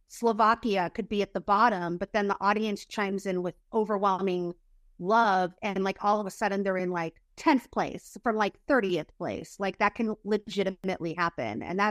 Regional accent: United States; For me, as an American, I'd love to hear the other languages

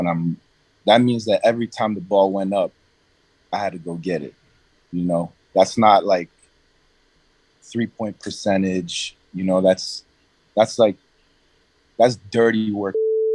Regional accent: New York City, New York, United States; Even when I was growing up in New York City

